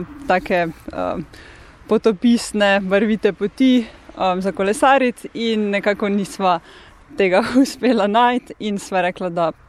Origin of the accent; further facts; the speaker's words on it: Grosuplje, Central Slovenia, Slovenia; jaz v bistvu prihajam iz Grosuplja, ampak večino največ časa preživiva na kolesu v okolici Ljubljane